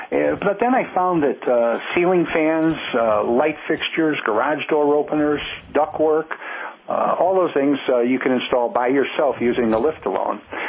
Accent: Chicago, Illinois, United States; Now, I'm from Illinois originally, and that's in Chicago.

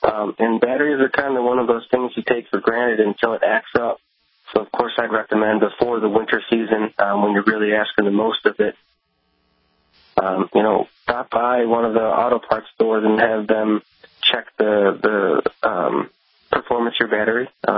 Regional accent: Buffalo, New York, United States; when I grew up living in Buffalo, for all my vehicles, I would always put a fresh coat of wax on it before winter season.

